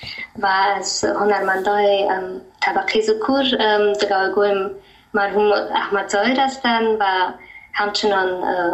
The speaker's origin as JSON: {"language": "Persian", "country": "Germany", "tie": "born or raised there", "said": "بله، ما در آلمان تولد شدیم و امجا بزرگم شدیم."}